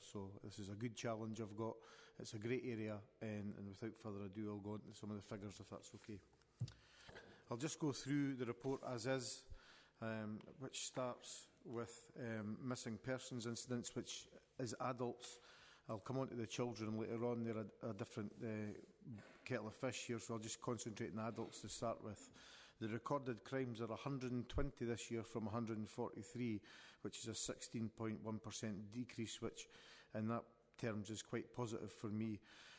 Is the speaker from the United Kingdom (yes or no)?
yes; Scotland, United Kingdom; I'm born and bred in Midlothian, so I've got that at heart.